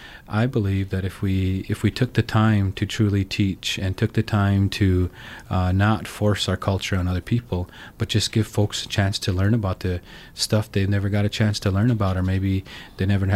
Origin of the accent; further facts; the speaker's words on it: South Dakota, United States; And in my case, growing up on the Crow Creek Reservation as a young Dakota, you know, I didn't really understand, you know, why my culture wasn't celebrated in mainstream society